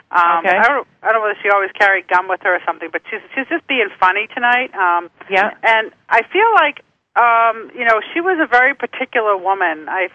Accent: Boston, Massachusetts, United States; Okay, Trisha from Boston. Okay, right in my hometown.

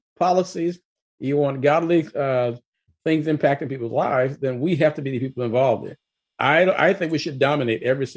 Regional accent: Jackson, Tennessee, United States; I'm from Tennessee as well.

